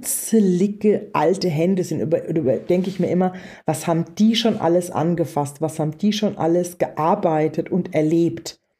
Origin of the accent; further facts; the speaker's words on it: Weilbach, Bavaria, Germany; wo ich herkomme, vom Land, ein kleines Dorf im Odenwald, heißt Weilbach